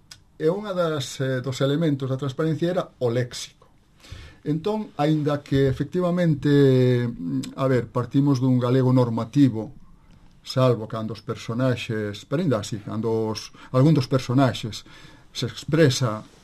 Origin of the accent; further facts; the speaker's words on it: Galicia, Spain; first language Galician; eu como galego falante de nacemento